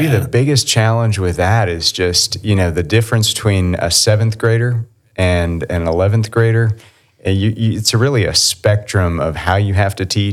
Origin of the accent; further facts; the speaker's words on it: California, United States; when I was 6 years old. We moved to Southern California. I grew up as a Southern California kid, so I am from the South, but a little bit different.